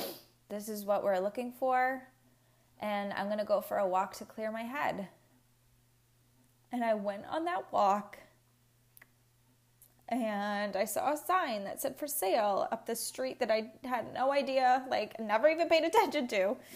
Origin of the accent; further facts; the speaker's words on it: New England, United States; moved away as an adult; For those of you who don't know, I was born and raised in New England.